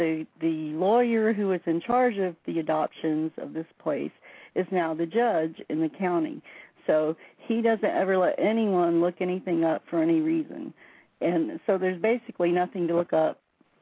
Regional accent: Fort Worth, Texas, United States; born there; I was born in the Dallas area, in Fort Worth.

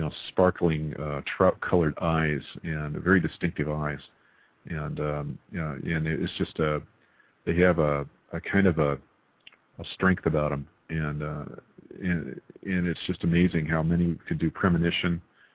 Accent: California, United States; I grew up in the Sierra Nevadas and running around all through the the mountains up there

